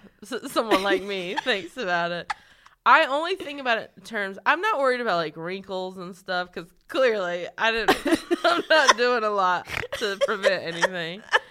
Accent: North Carolina, United States; Like, North Carolina.

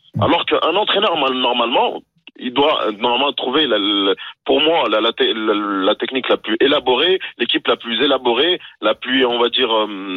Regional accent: Lyon, Auvergne-Rhône-Alpes, France; moi, je suis lyonnais

